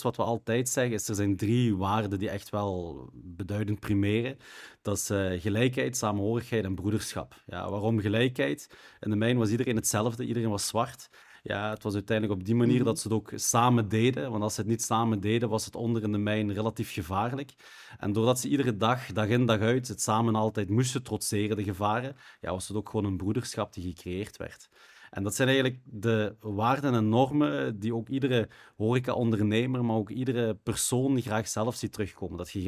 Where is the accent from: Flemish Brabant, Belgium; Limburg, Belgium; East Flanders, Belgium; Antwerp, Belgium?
Limburg, Belgium; Maasmechelen; Ja, we zijn afkomstig uit Maasmechelen. En Maasmechelen is ook een van de mijngebieden die we hebben gehad in Limburg.